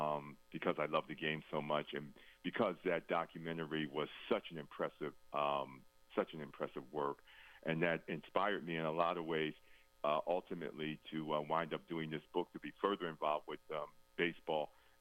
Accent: Philadelphia, Pennsylvania, United States; I grew up in Philadelphia. I followed the Philadelphia Phillies

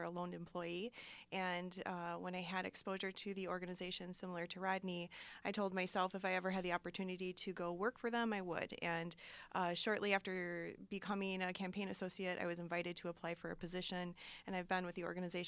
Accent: Wisconsin, United States; Well, I am originally from Racine County. I was born and raised in the community.

